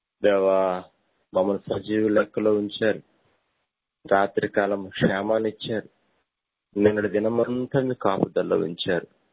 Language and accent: Telugu; Vetlapalem, Andhra Pradesh, India; దాని తర్వాత 2 రోజులు కూడా మా స్వగ్రామం వేటలపాలెంలోను